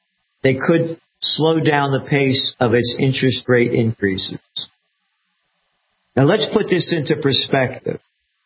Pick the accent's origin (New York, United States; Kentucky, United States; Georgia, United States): New York, United States; Bronx; I grew up in I was born in the Bronx. I lived there for quite a while. And grew up enough there.